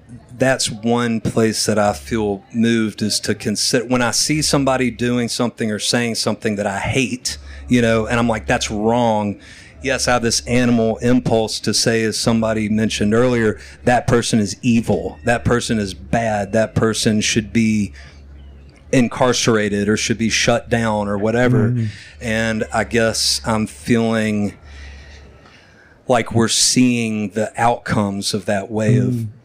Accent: the South, United States; growing up in the South

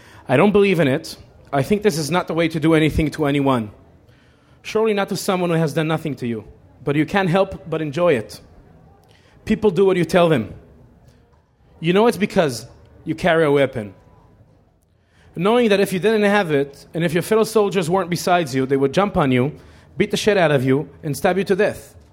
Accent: Israel; this is growing up in Israel for the past 40 years.

